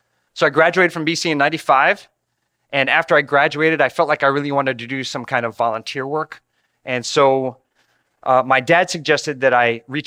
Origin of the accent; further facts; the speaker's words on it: New Canaan, Connecticut, United States; So I grew up in New Canaan, my parents and my younger brother.